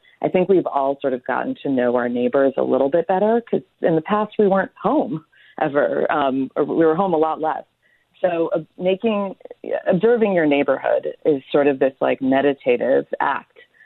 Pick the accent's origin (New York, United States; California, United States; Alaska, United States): New York, United States; But as a New Yorker, I was always going out to eat or ordering delivery.